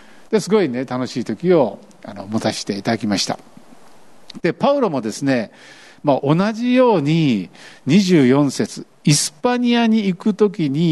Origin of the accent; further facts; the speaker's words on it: Kyushu, Japan; now in Shikoku, Japan; 九州で生まれ九州で育ち九州大好きです。